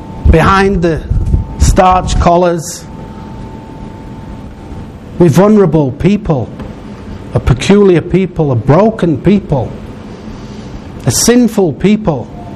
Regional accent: United Kingdom; Don't you know I'm British? We don't do that.

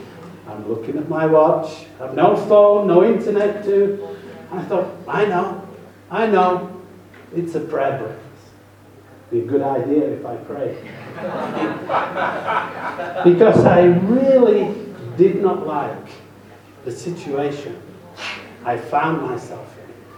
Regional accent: United Kingdom; I'm British, I would never have a man bag.

